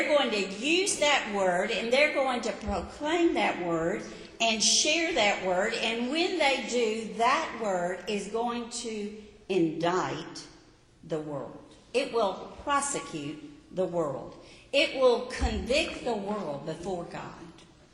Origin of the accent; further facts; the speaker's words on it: Mississippi, United States; I was raised in Mississippi. Everybody in Mississippi believes in Jesus.